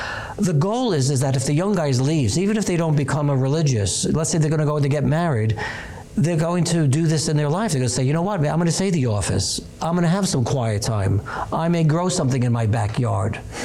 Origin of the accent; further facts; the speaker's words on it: Brooklyn, New York, United States; I'm from Brooklyn.